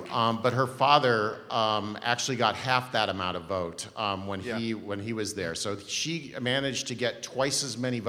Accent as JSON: {"language": "English", "region": "Oregon", "country": "United States", "said": "I'm from Oregon, which is a fairly homogenous state, if you will"}